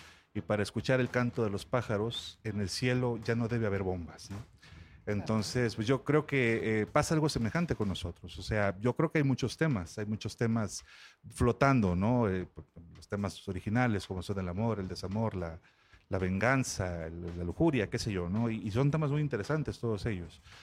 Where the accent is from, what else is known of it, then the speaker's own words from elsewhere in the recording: Jalisco, Mexico; Yo que vengo de Jalisco puedo decirles que tenemos ya varios años con una problemática de muertos espeluznante